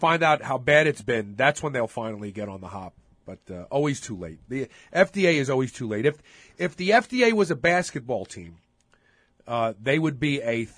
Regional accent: Brooklyn, New York, United States; born there; I go, no, I was born in Brooklyn.

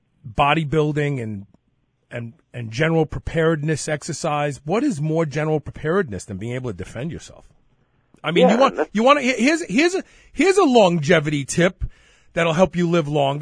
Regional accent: Bed-Stuy, New York, United States; when I was a kid growing up in Bed-Stuy

